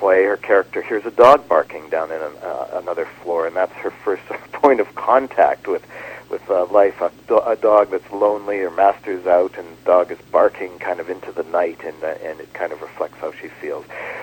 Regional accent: Saskatoon, Saskatchewan, Canada; born there; also born or lived in Halifax; now in Vancouver, Canada; No, I was born in Saskatoon.

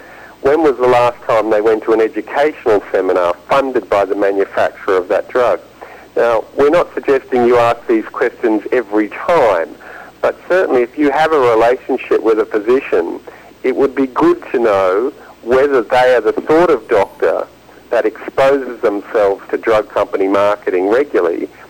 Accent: Australia; We're both Australian health journalists

